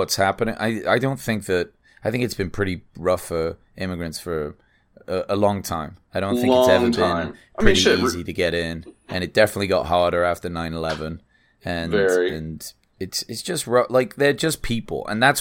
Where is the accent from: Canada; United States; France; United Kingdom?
United Kingdom; England; I'm English. I can read English.